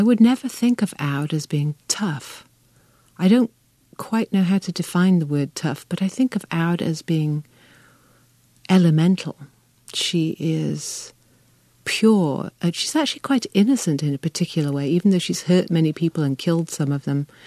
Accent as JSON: {"language": "English", "region": "England", "country": "United Kingdom", "said": "She doesn't walk through the world, just as I don't, thinking I am a woman or I am English"}